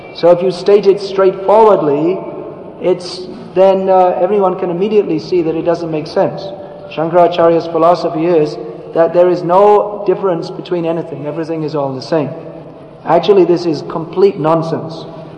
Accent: Gujarat, India; and I'm from Gujarat

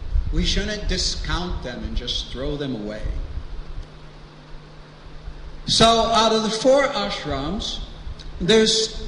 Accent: United States; I was born and raised in America.

